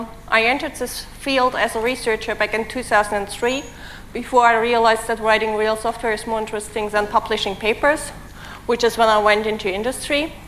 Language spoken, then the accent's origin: English; Berlin, Germany; English is a second language; Apart from that, I come from Berlin.